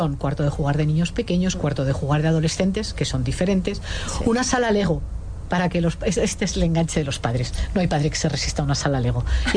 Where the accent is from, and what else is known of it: León, Castile and León, Spain